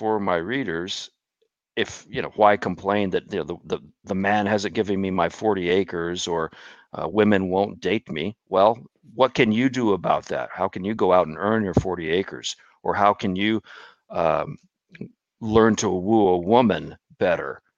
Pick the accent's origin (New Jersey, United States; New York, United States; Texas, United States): Texas, United States; moved away; which I didn't know about, you know, growing up in Texas. I had to go to gun site in Arizona and learn what an open carry state was. And within 2 years, I moved out of Texas into an open carry state.